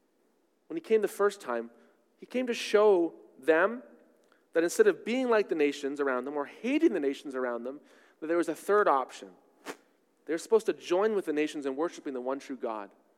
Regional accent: Canada; born there; I was born in Canada. This is my home and native land.

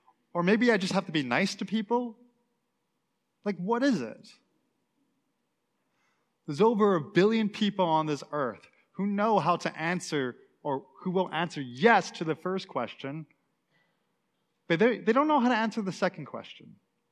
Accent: Canada; I'm a Canadian. I live in a democracy

